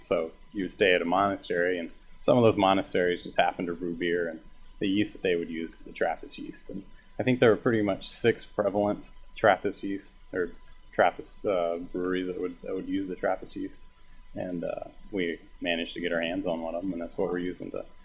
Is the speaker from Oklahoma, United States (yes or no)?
yes; Oklahoma, United States; also born or lived in Dallas, Texas; The roots of me. It all started in Oklahoma. That's where I was born and raised. And then I went to Texas and Dallas